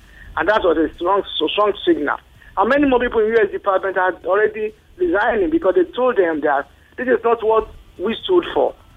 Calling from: Norway; I'm calling you from Norway today.

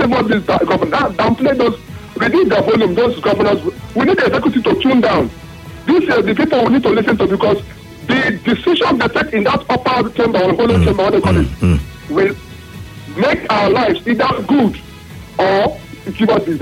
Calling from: Rumuigbo, Rivers, Nigeria; I'm calling from Rumigbo.

